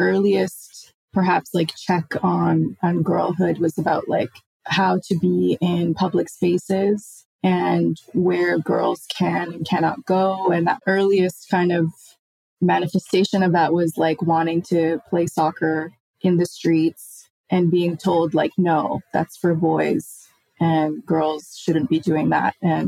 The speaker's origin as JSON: {"language": "English", "town": "Winnipeg", "region": "Manitoba", "country": "Canada", "tie": "born or raised there", "also_born_or_lived": "Libya", "said": "No, I grew up in Winnipeg and also I was born in Libya. So I lived there until I was 6."}